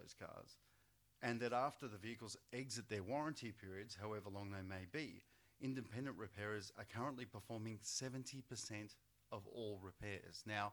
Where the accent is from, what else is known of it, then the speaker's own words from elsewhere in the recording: Australia; I'm very proud as an Australian